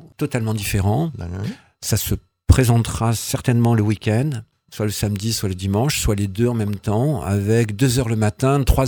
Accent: Rodez, Occitanie, France; Après 48 ans d'absence, puisque moi, j'ai fait enfance-adolescence à Rodez, et je suis parti 48 ans, avoir plusieurs vies.

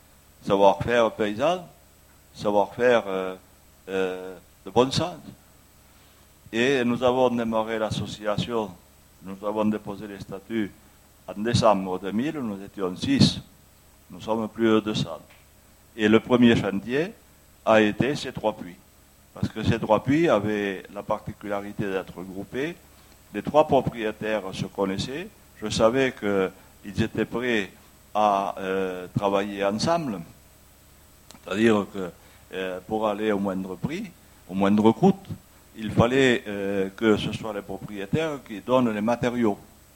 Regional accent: Mouillac, France; Je suis natif de Mouillac. J'ai connu l'exode rural.

